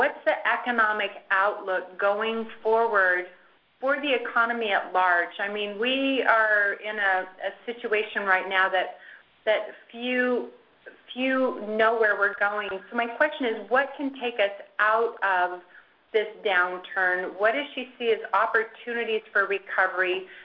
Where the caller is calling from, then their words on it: Phoenix, Arizona, United States; I'm here from Phoenix, Arizona.